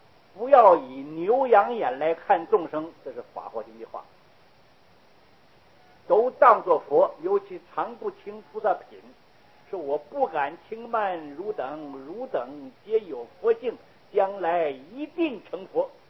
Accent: China; 所以这个我们中国人讲情理法嘛，

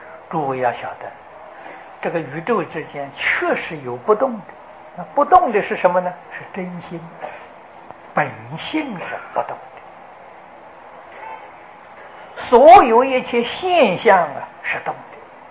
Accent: China; 这个说法是佛法没到中国来啊，我们中国人说的啊。

